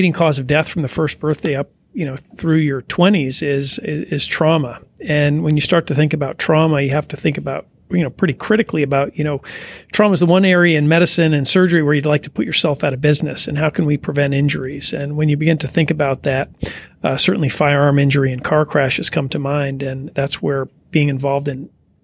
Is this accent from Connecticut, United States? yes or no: yes; Connecticut, United States; So I grew up in Connecticut, and first exposure to firearms was in Boy Scout camp when I was about 12 years old